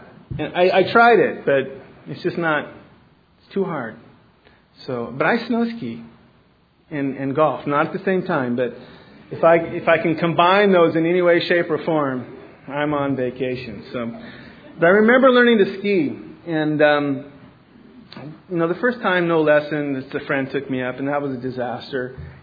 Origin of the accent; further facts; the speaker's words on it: Ireland; except that I'm Irish and I went to college in Missouri